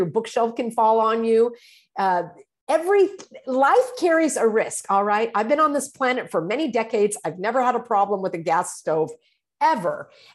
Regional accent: California, United States; Now, I grew up in Orange County, went to Disneyland as a child

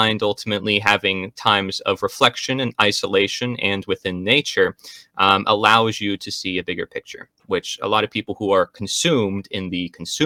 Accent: Pennsylvania, United States; Yeah, so I'm from Pennsylvania.

